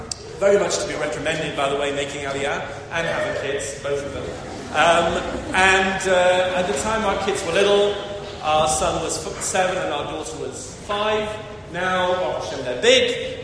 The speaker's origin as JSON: {"language": "English", "region": "England", "country": "United Kingdom", "said": "I talk like a regular English-speaking person, right? Because I'm originally from England."}